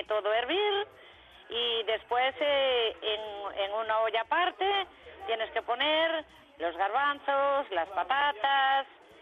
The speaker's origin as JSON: {"language": "Spanish", "region": "Galicia", "country": "Spain", "said": "Soy gallega y, bueno, pues tenemos un tiempo ahora estupendo para comer un buen cocidito gallego."}